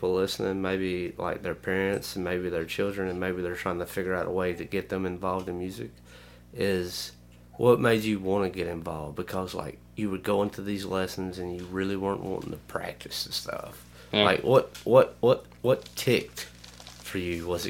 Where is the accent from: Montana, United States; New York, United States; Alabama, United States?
Alabama, United States; I'm from Lamar County, Alabama. You've been to my house. You understand, like, the smallness.